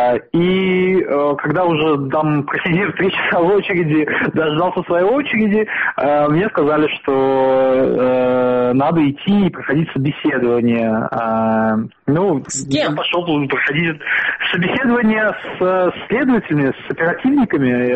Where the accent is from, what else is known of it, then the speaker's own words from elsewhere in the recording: Uzbekistan; now in Russia; Я узбечка, я узбекский вообще не знаю.